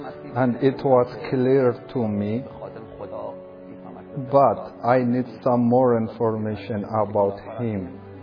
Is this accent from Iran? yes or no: yes; Iran; English is a second language; I came from Iran and I have a big journey to Turkish and then to Greece.